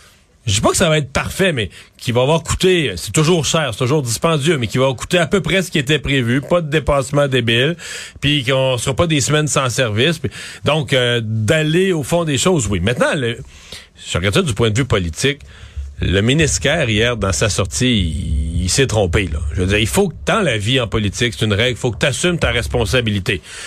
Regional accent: Montreal, Quebec, Canada; c'est à Montréal, c'est chez nous au Québec.

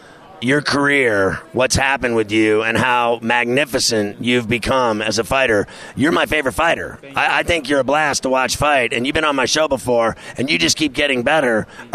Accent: New York City, New York, United States; How did you like fighting in my hometown in New York City?

